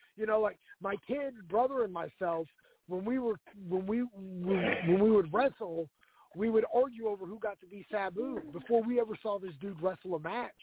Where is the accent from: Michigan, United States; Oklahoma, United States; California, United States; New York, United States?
California, United States; When I was a kid, you know, like I said, I grew up in California